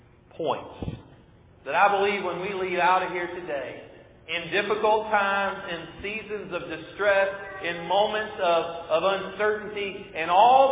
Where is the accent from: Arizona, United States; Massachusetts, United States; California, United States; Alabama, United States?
Alabama, United States; Sims and Wilmer; I grew up in Sims and Wilmer, Alabama.